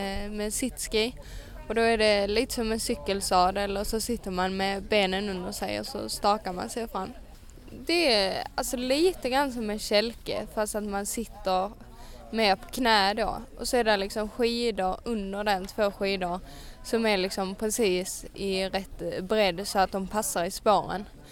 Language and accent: Swedish; Helsingborg, Skåne, Sweden; och jag kommer från Helsingborg.